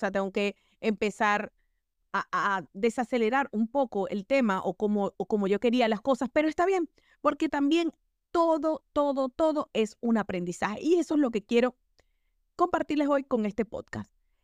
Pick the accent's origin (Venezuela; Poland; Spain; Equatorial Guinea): Venezuela; moved away; also born or lived in Argentina / Nigeria / Malaysia / Brazil; yo he vivido aproximadamente en 8 países. Yo soy venezolana, he vivido en la primera expatriación la tuve en Argentina, Neuquén, Argentina. Después de Argentina nos fuimos a Nigeria